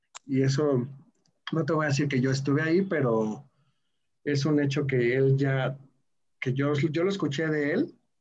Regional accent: Mexico City, Mexico; a pesar de que yo en mi faceta de que soy chilango

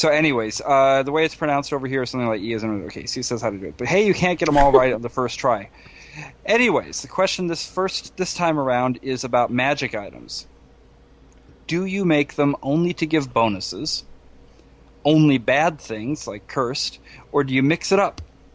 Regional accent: Iowa, United States; I'm a little bit ashamed because I'm from Iowa, which kind of actually is a Nordic country

